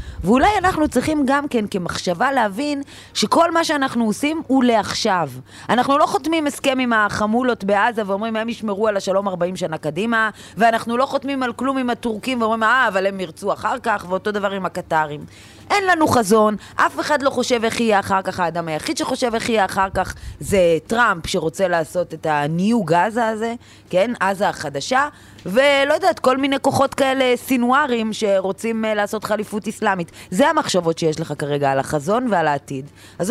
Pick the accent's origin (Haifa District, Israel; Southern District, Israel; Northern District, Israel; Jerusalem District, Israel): Haifa District, Israel; Haifa; תשמע, אני גדלתי בחיפה, בחיפה יש כזה חיל הים האמריקאי.